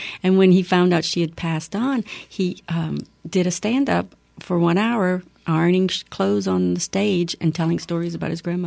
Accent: Breaux Bridge, Louisiana, United States; once they found out I was from Breaux Bridge, they just assumed, may y'all do that over there?

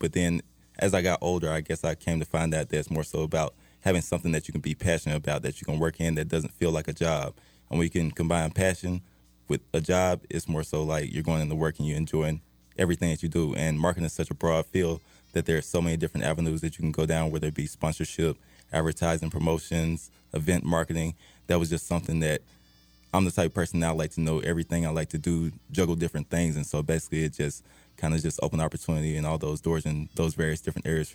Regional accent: Kosciusko, Mississippi, United States; now in Atlanta, United States; I'm originally from Kosciuszko, Mississippi, and I also attended Mississippi State University

